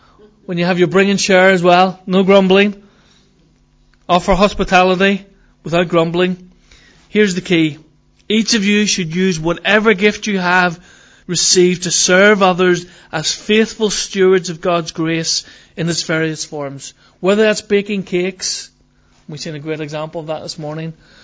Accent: Ireland; Now I'm Irish, I can talk.

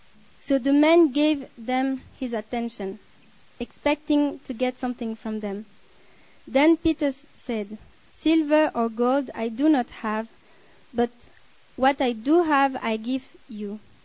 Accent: Switzerland; I'm from Switzerland.

